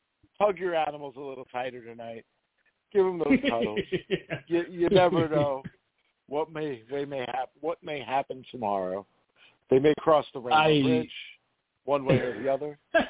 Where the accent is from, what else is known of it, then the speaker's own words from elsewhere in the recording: New York, United States; being that we are, we're all from the New York, New Jersey area here